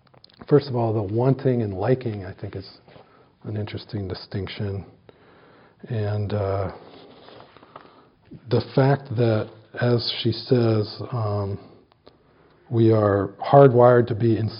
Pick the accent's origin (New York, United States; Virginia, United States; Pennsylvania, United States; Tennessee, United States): Virginia, United States; I grew up in Virginia, and there was a place called Goshen Pass that I loved